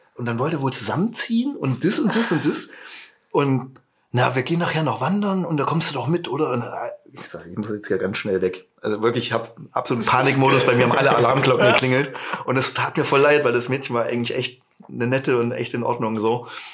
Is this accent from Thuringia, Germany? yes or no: yes; Jena, Thuringia, Germany; Hi. Ah, hi. Ja, wo kommen Sie denn her? Ich sag so, nein, ich komme aus Jena.